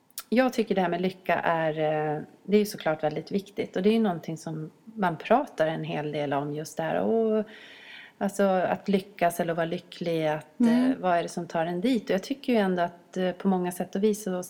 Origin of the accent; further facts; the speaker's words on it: Sweden; som vi svenskar